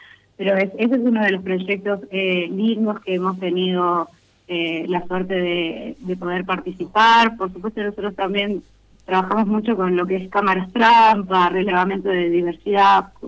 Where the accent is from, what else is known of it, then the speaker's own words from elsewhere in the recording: Jujuy, Argentina; yo en particular soy de Jujuy